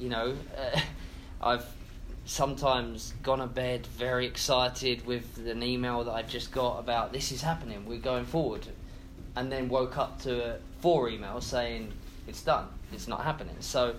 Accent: England, United Kingdom; even me as an Englishman saying it, we feel that this is what this city deserves, and this is what the people of Miami deserve.

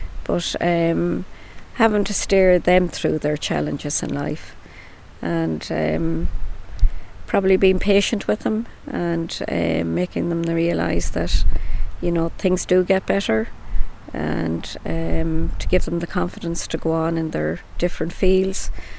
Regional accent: Sligo, Connacht, Ireland; also born or lived in north of Ireland; I'm from Sligo, born in the north of Ireland, but living all my life in Sligo.

